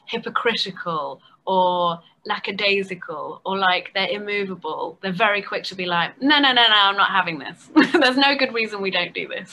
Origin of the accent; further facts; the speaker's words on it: England, United Kingdom; And, I'm English. I grew up in England.